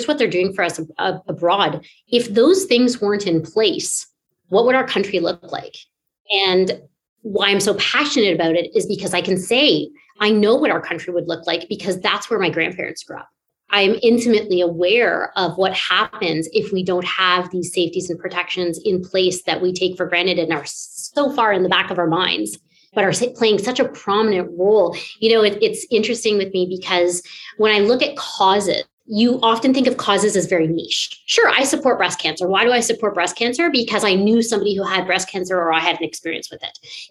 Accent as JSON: {"language": "English", "country": "Canada", "said": "It plays a huge impact in our day-to-day as Canadian citizens."}